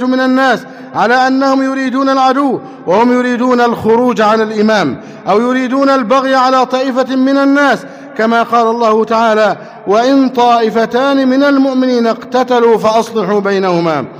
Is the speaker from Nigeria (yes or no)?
no; Egypt; اللهم احفظ بلدنا مصر أمنا أمانا، سخاء رخاء.